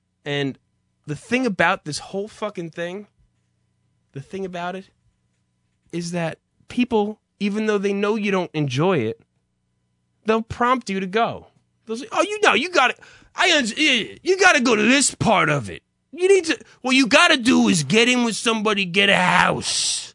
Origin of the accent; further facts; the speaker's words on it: New Jersey, United States; So I'm a man from New Jersey. And as I've stressed to you, the summertime is upon us. And being from New Jersey, the thing to do, apparently, the be-all, end-all of summertime living is the Jersey Shore, apparently.